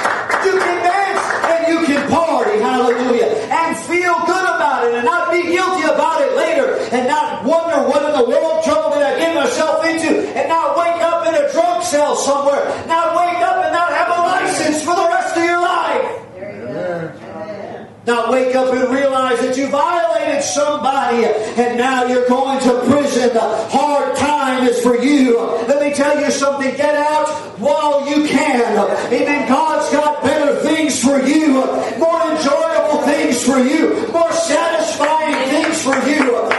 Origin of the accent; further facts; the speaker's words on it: New York City, New York, United States; When I grew up in New York City